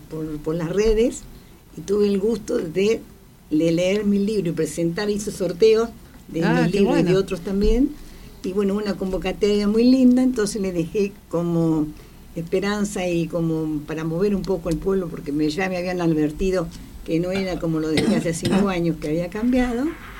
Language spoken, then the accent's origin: Spanish; Coronel Pringles, Buenos Aires Province, Argentina; born there; Soy nacida en Coronel Pringles.